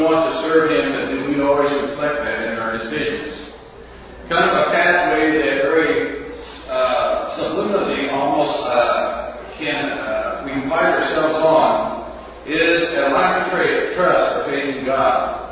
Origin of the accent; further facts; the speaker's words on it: Sierra Vista, Arizona, United States; from Sierra Vista, Arizona. And I'm very glad to be here.